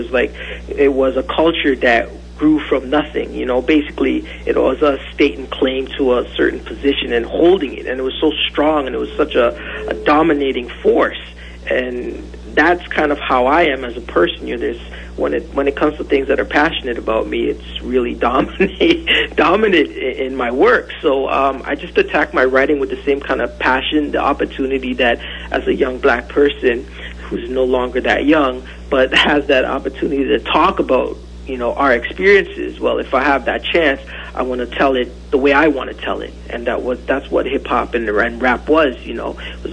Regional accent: Scarborough, Ontario, Canada; a lot of it is just my background, things I've been around growing up in Scarborough.

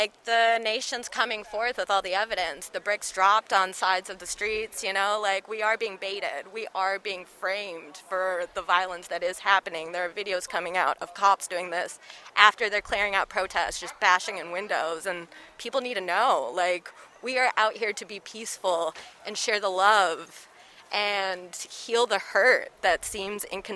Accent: United States; I'm Indian. And I was born and raised in America, and I was born thinking I was American

